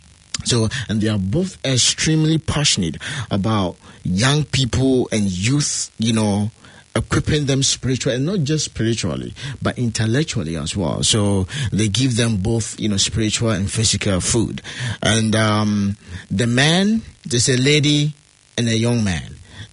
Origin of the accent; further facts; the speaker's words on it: Ghana; You know I'm a Ghanaian